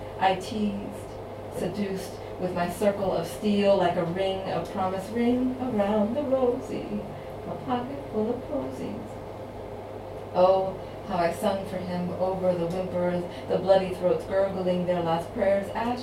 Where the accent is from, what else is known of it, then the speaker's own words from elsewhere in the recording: Philadelphia, Pennsylvania, United States; I'm from Philadelphia, which is in Pennsylvania in the US, and Amish country is not that far.